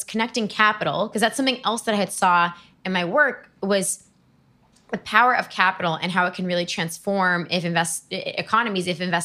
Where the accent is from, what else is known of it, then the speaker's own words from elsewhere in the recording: New York City, New York, United States; I'm from New York City, for example, born and raised in the Bronx